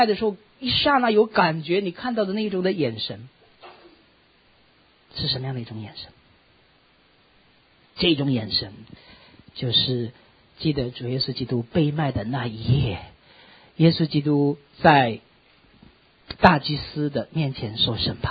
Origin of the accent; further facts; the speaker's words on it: Shaanxi, China; also born or lived in Beijing; 像我们陕西人啊，像我们这个很多弟兄姐妹，对不对啊，都有口音。其实我在北京待了很多年，其实还是有口音，讲普通话还是不标准。